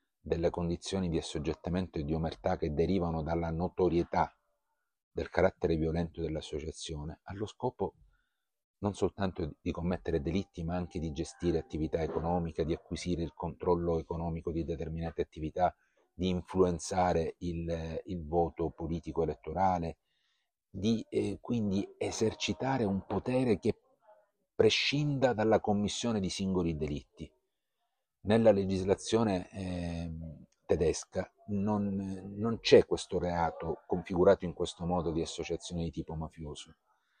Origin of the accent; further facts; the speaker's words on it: Palermo, Sicily, Italy; Da noi in Sicilia. Io sono siciliano, sono palermitano.